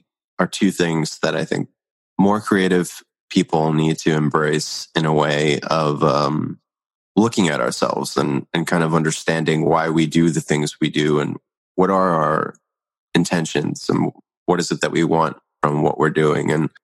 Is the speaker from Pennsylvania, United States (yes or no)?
yes; Philadelphia, Pennsylvania, United States; born there; also born or lived in San Jose / Portland / New York; in San Jose versus Portland versus New York versus, you know, wherever else I've spent time, where I was born in Philadelphia